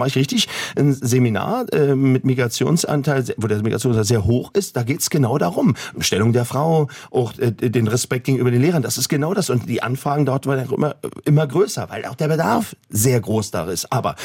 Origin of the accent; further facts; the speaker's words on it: Berlin, Germany; ich komme aus Berlin-Neukölln. Und das heißt, wir haben dort auch einen ziemlich hohen Migrationshintergrund.